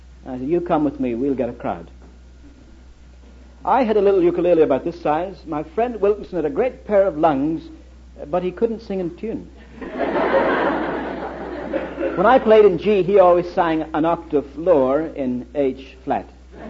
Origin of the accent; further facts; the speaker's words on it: Ireland; born there; I was born in Ireland.